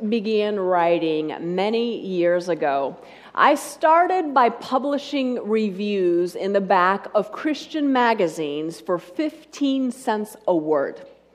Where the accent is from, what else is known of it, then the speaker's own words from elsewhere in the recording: Steamboat Springs, Colorado, United States; one of the side jobs that I picked up in my hometown of Steamboat Springs, Colorado, was teaching skiing to children.